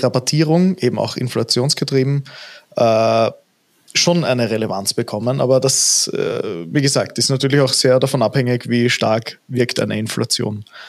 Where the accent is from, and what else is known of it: Austria